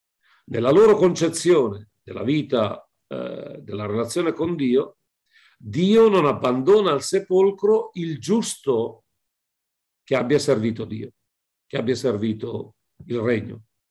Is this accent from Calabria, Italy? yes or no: no; Lombardy, Italy; nel mio dialetto, io scendo dall'Alta Val Camonica, da dove Venezia andava a prendere no, tanto legname quando eravamo sotto la Repubblica Veneta, no?